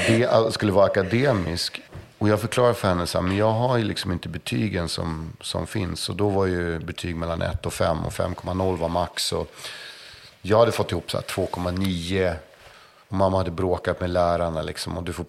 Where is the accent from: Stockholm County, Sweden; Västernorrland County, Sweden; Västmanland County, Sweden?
Stockholm County, Sweden; Stockholm; Så man höll sig runt Folkungagatan och ner mot Hammarbyhamnen. Det var liksom mitt område. Den östra Södermalm liksom.